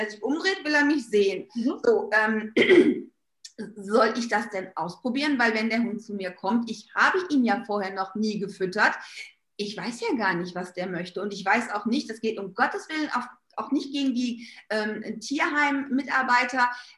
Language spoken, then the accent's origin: German; North Rhine-Westphalia, Germany; wie man bei uns im Ruhrpott immer so schön sagt.